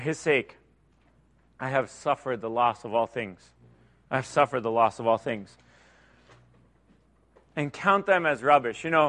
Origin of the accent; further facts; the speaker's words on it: Pennsylvania, United States; Oh my goodness, I'm from Pennsylvania.